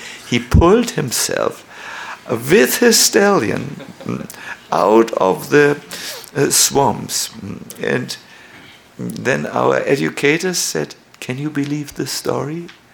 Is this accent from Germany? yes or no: yes; Germany; I'm from Germany.